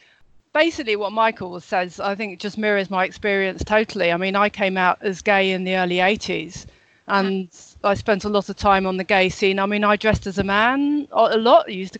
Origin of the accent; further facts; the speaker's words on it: Jersey; I mean, when I was brought up, when I was young, it was illegal. I was brought up in Jersey.